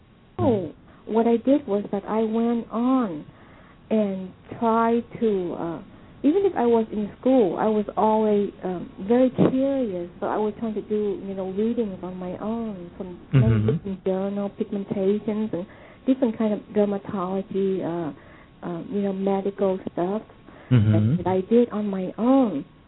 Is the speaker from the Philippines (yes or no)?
no; Vietnam; moved away; because of course, growing up in Vietnam, my mom and dad always told me that if I want to be anything I want to be here, that I could be.